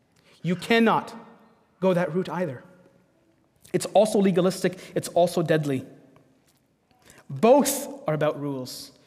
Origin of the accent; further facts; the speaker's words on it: Egypt; I grew up playing soccer in Egypt